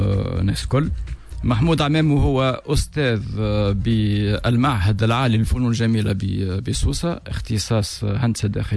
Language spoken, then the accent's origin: Arabic; Tunisia; أنا تونسي